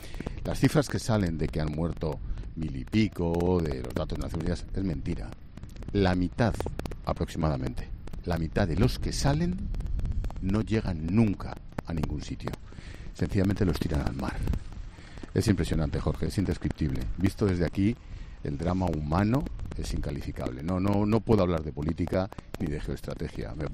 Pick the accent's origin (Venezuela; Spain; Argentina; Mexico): Spain; Madrid, Community of Madrid; a nosotros, que somos unos urbanitas de Madrid.